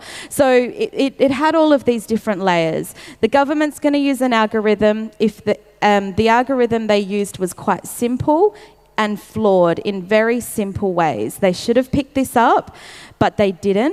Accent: Australia; I'm also from like this little part of Australia. I'm not even like the good part where everyone is, like where all the IT jobs are. I'm in the country as well, so I don't live in a major city.

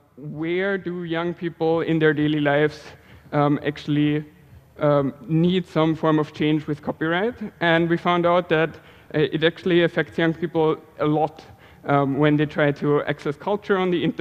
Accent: Austria; now in Malmö, Sweden; I come from Austria originally, but I live in Sweden nowadays, study international migration in Malmö during my daytime.

